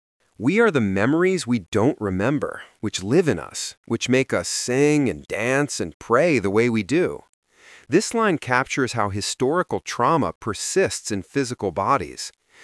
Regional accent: Oakland, California, United States; I feel bad sometimes even saying I'm Native. Mostly, I just feel like I'm from Oakland.

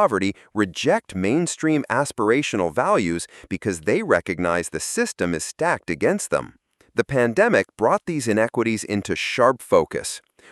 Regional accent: Walterboro, South Carolina, United States; Growing up in Walterboro, South Carolina, I witnessed firsthand the stark reality of America's forgotten towns. Once thriving communities like mine now stand as monuments to economic abandonment

